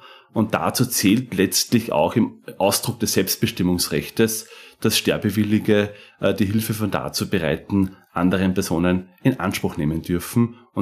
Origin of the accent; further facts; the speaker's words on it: Weistrach, Lower Austria, Austria; also born or lived in Steyr; now in Vienna, Austria; Ich bin in Steyr geboren, komme aus dem Mostviertel, ein Grenzgänger und bin eigentlich aus dem Bezirk Amstetten, aus Weistrach, wohne aber schon seit über 10 Jahren in Wien und bin in Steyr geboren